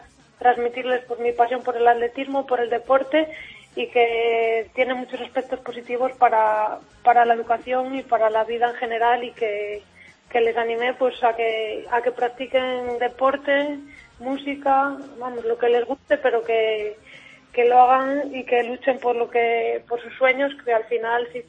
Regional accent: Castile and León, Spain; Me crié, digamos, en Cuatro Vientos y ahora pues resido en Fuentes Nuevas.

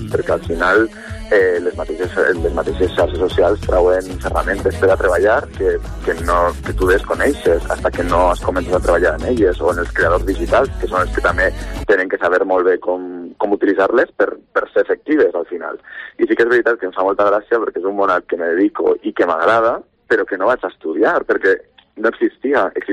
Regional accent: Vinaròs, Valencian Community, Spain; fa anys que vaig anar-me de Vinaròs, però continuo anant. Els pares estan allí, els meus amics estan a Vinaròs i intento tornar sempre que puc a Vinaròs

